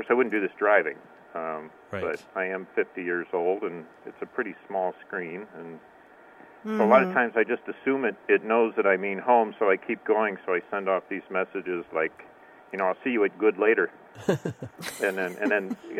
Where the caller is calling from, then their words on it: Poway, California, United States; I'm from Poway, California.